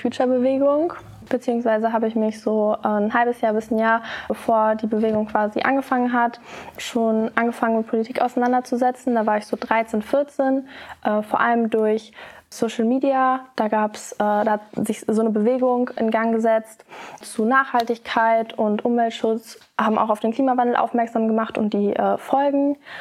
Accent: Paderborn, North Rhine-Westphalia, Germany; 18 Jahre alt und ich komme aus Paderborn.

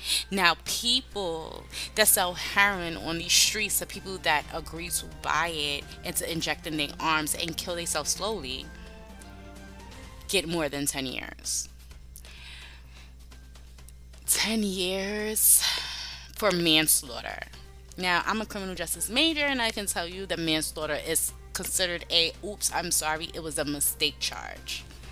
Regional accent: Brooklyn, New York, United States; Because I know that I'm from Brooklyn. And I know that if I was to get off the train in East New York or the Sty

